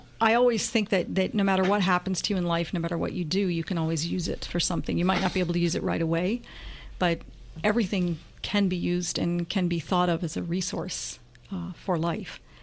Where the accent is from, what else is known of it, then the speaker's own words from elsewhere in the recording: Boston, Massachusetts, United States; also born or lived in Holland / Denmark; now in Vancouver, Canada; Yeah, I'm originally from Boston.